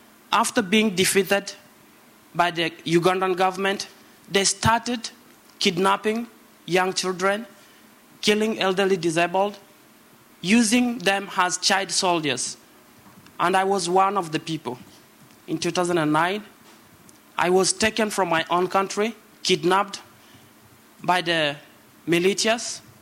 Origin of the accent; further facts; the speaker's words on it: South Sudan; born there; English is a second language; I was born in South Sudan during a civil war in the Sudan.